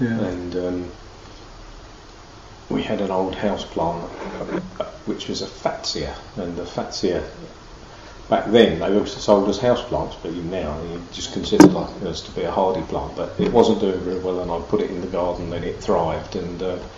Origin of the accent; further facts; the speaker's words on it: Chalkwell, East of England, United Kingdom; also born or lived in Wembley; I was born in Wembley, but moved to Chalkwell when I was four. Grew up in Chalkwell.